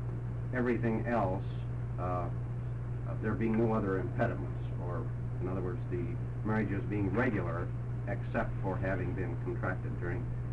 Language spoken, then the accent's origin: English; Coquille, Oregon, United States; I'm from Coquille, Oregon.